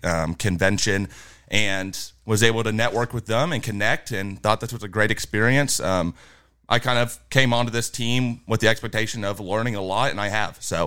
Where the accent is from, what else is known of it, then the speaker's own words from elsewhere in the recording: McKinney, Texas, United States; I'm from McKinney, Texas, North Texas area.